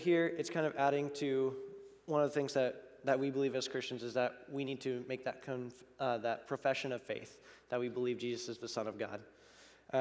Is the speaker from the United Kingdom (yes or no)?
no; India; also born or lived in United States / Beirut, Lebanon; I grew up in India for 12 years, and then I came back to the States for 3, and then my family, we moved to Beirut, Lebanon in the Middle East.